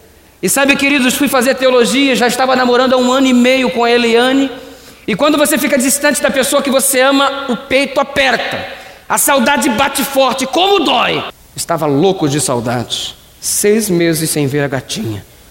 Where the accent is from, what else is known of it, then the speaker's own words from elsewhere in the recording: Rio de Janeiro, Brazil; no Rio de Janeiro, de onde vim, existem muitas estradas sanguinárias. A casa onde eu morava ficava numa rua chamada Avenida Marginal.